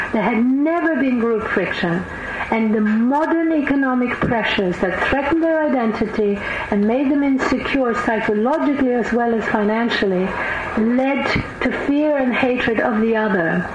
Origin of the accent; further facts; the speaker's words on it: Sweden; when I was growing up in Sweden